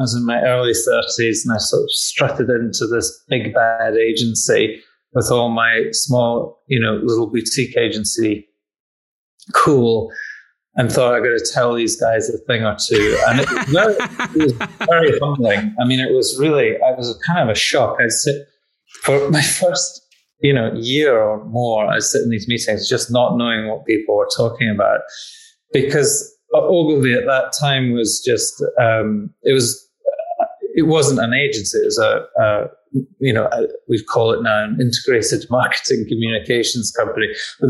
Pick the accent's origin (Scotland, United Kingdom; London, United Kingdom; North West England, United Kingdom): Scotland, United Kingdom; I grew up in Scotland